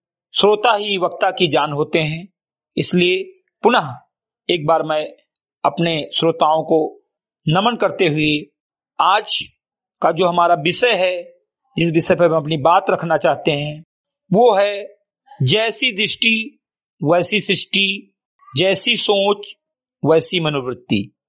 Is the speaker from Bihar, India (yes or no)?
no; Garhai, Uttar Pradesh, India; ग्राम सभा समिति गढ़ई विकासखंड मेनपुरा जनपद बहराइच का मूल निवासी हूं